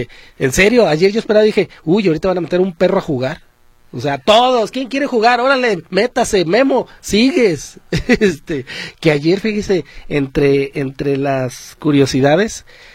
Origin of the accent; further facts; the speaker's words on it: Mexico; ¿a quién no le gustaría, siendo mexicano, que gane la selección?